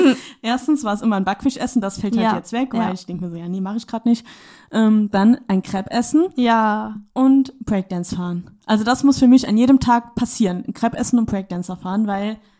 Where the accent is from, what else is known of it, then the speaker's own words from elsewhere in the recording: Eifel, Germany; weil ich komme ja eigentlich aus der Eifelregion.